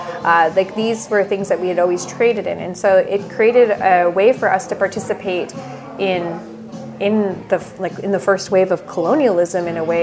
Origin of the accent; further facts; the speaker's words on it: Saskatchewan, Canada; So, first off, I wasn't born and raised in Fort Chipewyan. My family lived on our traditional trap line in northern Saskatchewan.